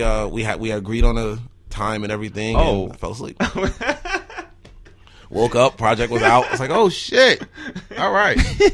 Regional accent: Newark, New Jersey, United States; born or raised there; now in Wisconsin, United States

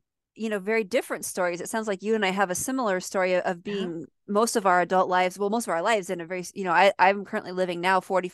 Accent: California, United States; born there; And curiously, I was born in California in the Bay Area. I lived there for about 3 months. That was it.

